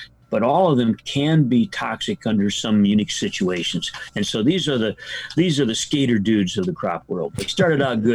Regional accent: Michigan, United States; And in fact, I grew up in Michigan

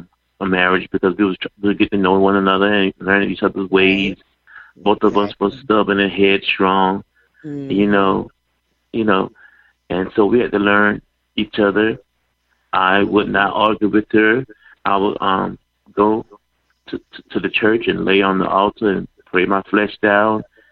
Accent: Swanson, South Carolina, United States; Yes, I was born and raised in Swanson, South Carolina.

